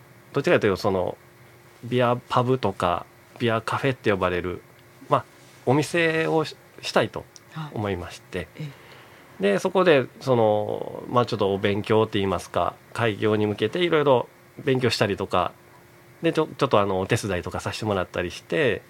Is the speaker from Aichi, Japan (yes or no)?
no; Kyoto, Japan; 私自身がですね、はい、生まれ育ちがずっと京都でして、言うたらもう本当にいやらしい生粋の京都人でございまして、